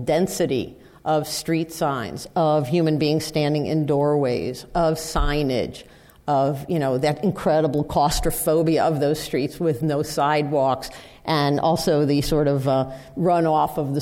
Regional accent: New York, United States; Now, again, like I said, I'm a New Yorker, and I'm like, ugh.

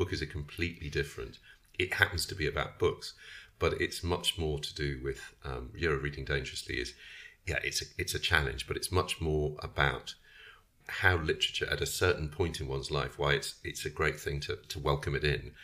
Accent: England, United Kingdom; I mean, I'm English, I reasonably well read anything.

